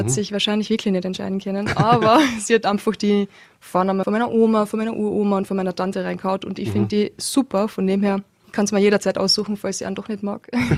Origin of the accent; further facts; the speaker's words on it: Lienz, Tyrol, Austria; lustigerweise bin ich in Lienz geboren und habe dort Fußball gespielt. Bin im Borg, also Sportborg Lienz, Schule gegangen.